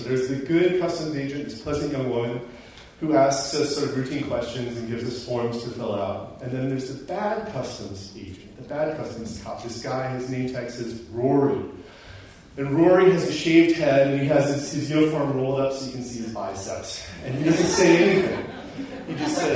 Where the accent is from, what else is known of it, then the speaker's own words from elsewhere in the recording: Australia; the catch is that I'm an Australian citizen